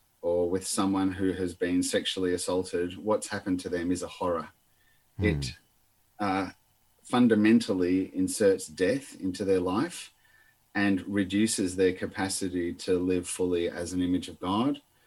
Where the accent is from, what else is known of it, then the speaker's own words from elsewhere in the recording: Argentina; I grew up in Argentina as a missionary kid when a civil war was going on